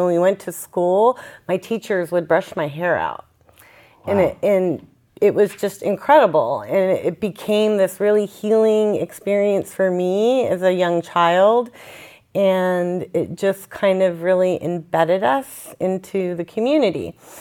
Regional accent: Burnt Ranch, California, United States; Well, I grew up in Burt Ranch. My family moved there when I was 7 years old, and it was really like cemented into us through trauma.

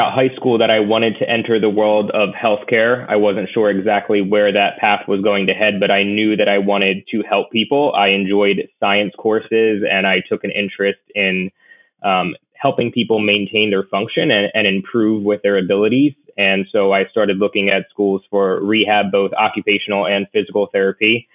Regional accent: New Jersey, United States; I grew up in Jersey, so I was familiar with the hospital organization.

